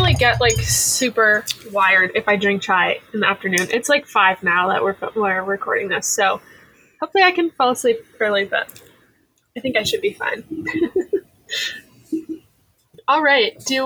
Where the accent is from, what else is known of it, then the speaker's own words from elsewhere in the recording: New Hampshire, United States; I'm from New Hampshire.